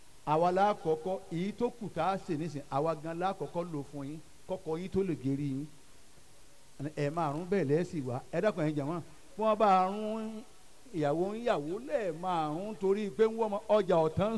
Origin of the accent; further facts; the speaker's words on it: Ilorin, Kwara, Nigeria; ni ilorin ni mo ti wa